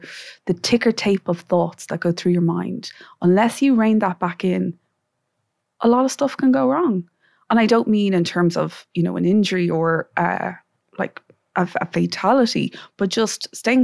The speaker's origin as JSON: {"language": "English", "town": "Leixlip", "region": "Kildare", "country": "Ireland", "said": "I'm from Leixlip in County Kildare. So obviously not by the sea"}